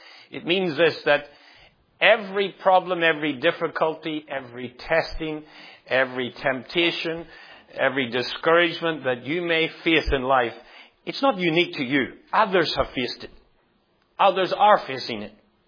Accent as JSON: {"language": "English", "region": "Northern Ireland", "country": "United Kingdom", "tie": "born or raised there", "said": "I grew up in Northern Ireland"}